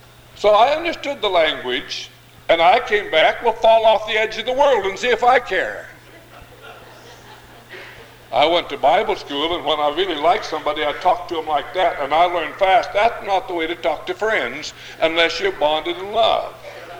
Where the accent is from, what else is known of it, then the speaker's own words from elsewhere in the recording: Idaho, United States; Now, to counterbalance this, I was raised here in Idaho.